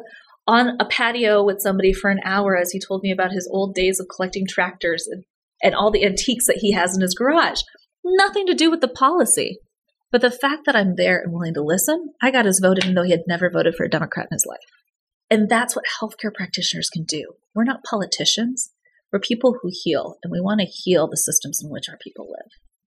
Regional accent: Fort Dodge, Iowa, United States; as I would in my hometown of Fort Dodge. People in Fort Dodge understand the story

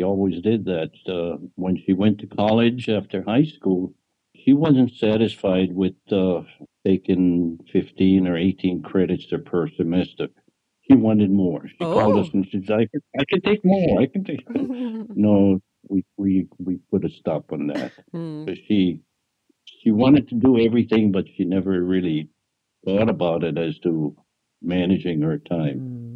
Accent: Kauai, Hawaii, United States; born there; I was born on Kauai.

